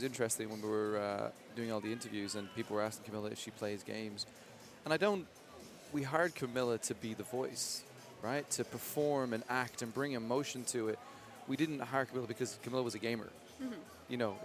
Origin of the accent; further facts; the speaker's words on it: Ireland; Like you all now know I'm Irish, but yeah, you end up changing your accent depending on where you are.